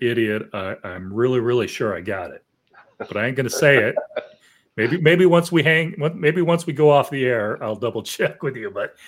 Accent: Arizona, United States; I ran into a friend from high school one time. We're both from Arizona.

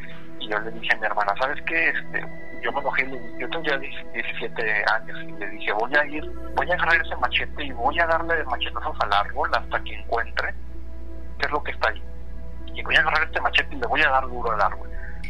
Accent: Monterrey, Nuevo León, Mexico; moved away; pero en mi tiempo en México, cuando allá crecí y nací en Monterrey, pues sí era algo común, ¿no?

